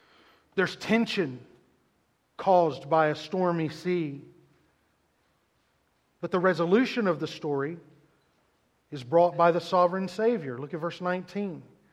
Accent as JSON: {"language": "English", "region": "Georgia", "country": "United States", "tie": "born or raised there", "said": "I was raised in Georgia."}